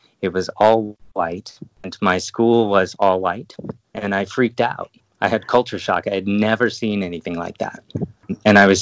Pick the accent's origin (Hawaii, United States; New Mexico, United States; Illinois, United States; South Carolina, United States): Hawaii, United States; born there; I was born in Hawaii, where my dad was a pastor at the time.